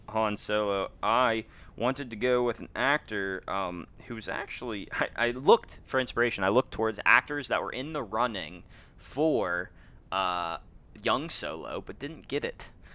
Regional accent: United Kingdom; accent: British; I thought I'd do a British accent for this movie, even though it's my natural accent.

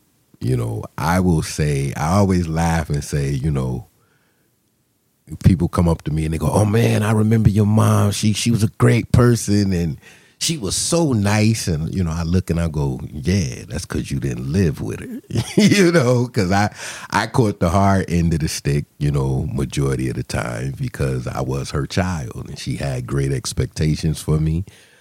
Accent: New Haven, Connecticut, United States; I grew up right here in the city of New Haven, West Hill Projects Apartments.

